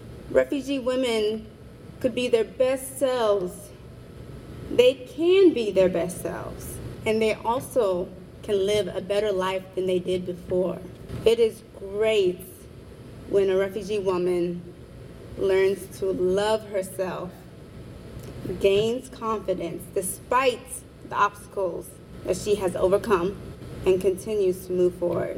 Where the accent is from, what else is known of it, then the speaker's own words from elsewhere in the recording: United States; However, I'm an American citizen. I grew up in America. I know its cultures and traditions.